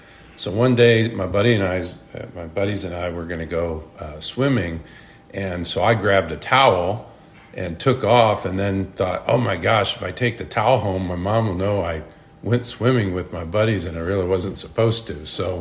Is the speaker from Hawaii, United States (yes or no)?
no; Waterford, Michigan, United States; I grew up in Waterford, Michigan, spent all my formative years there in Michigan, went to high school in Michigan, college at Western Michigan University, and then on to law school.